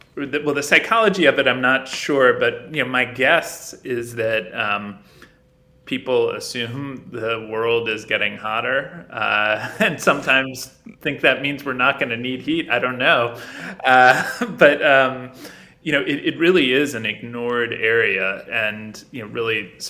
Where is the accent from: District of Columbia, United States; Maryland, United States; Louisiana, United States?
District of Columbia, United States; Washington; I grew up in Washington, D.C., where I am now, and am the child of two bona fide do-gooders.